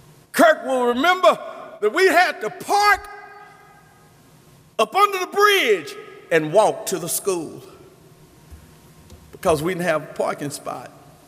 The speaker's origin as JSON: {"language": "English", "town": "Dallas", "region": "Texas", "country": "United States", "tie": "born there", "said": "I never wanted to pastor in Dallas, Texas. I was born in Parkland Hospital. I went to school, Wilma Hutchins High School."}